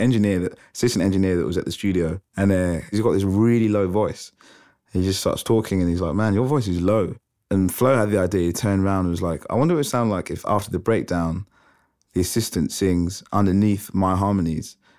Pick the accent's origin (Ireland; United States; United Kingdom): United Kingdom; England; I'm like, I'm English, but I'm not white, you know. But then when I would be in England, it would be like, well, you're black, you know.